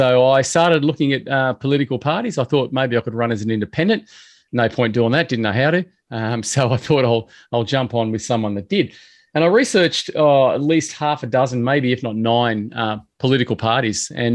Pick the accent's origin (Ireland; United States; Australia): Australia; I'm an Aussie boy though.